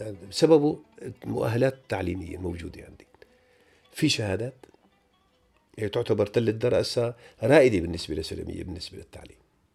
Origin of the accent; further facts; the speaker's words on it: Al-Mabouja, Hama Governorate, Syria; ظلت قرية المبعوجة قريتي، ظلت المياه فيها موجودة حتى الآن